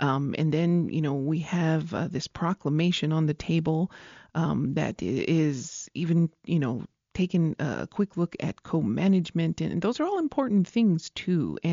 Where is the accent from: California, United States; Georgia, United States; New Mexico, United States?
New Mexico, United States; Isleta Pueblo; from Isleta Pueblo